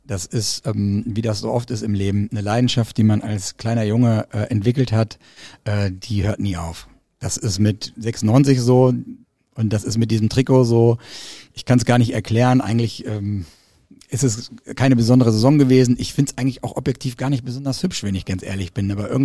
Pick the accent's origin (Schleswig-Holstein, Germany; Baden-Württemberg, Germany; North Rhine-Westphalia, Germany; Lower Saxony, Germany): Lower Saxony, Germany; Hanover; ich als Hannoveraner